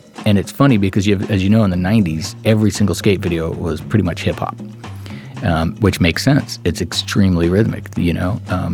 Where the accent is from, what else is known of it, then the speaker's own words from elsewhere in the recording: San Francisco, California, United States; Growing up in the Bay Area, in San Francisco, you know, it's really diverse. It's really eclectic.